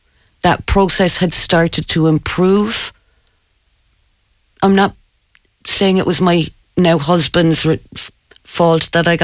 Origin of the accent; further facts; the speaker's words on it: Cork, Munster, Ireland; I'm from Cork.